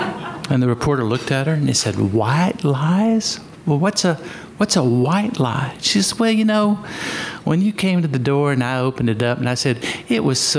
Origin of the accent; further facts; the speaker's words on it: the South, United States; I think most of you know that I am a Southerner, and Southerners are born, I think, to tell stories.